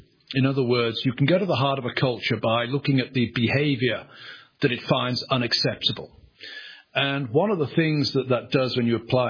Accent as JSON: {"language": "English", "region": "England", "country": "United Kingdom", "said": "I'm an Englishman."}